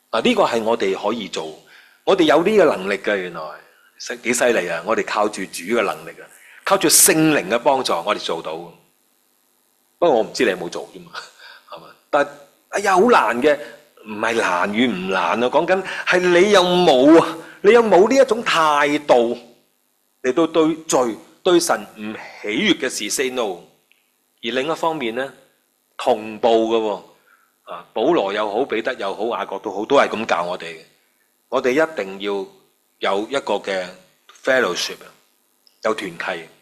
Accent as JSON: {"language": "Cantonese", "country": "Hong Kong", "said": "我们香港人很厉害"}